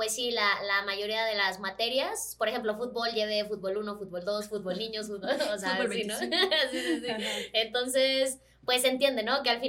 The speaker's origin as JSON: {"language": "Spanish", "town": "Monterrey", "region": "Nuevo León", "country": "Mexico", "said": "En Nuevo León, yo soy regia, entonces allá estudié."}